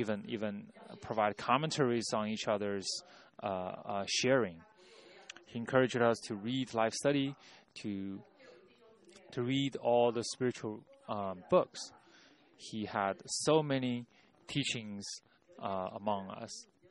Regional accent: San Francisco, California, United States; from San Francisco. I was saved in 1987.

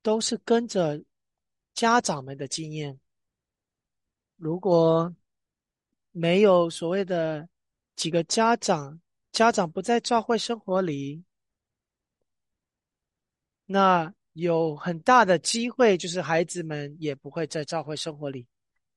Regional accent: Hong Kong; also born or lived in Nanjing; now in United States; 就是在我来到这个在美国之前，我是在南京出生，然后在香港长大

